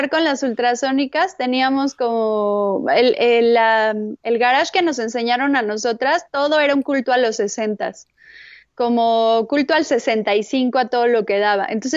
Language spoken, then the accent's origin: Spanish; Tlalnepantla, State of Mexico, Mexico; now in Veracruz, Mexico; Sí, yo soy de Tlanepantla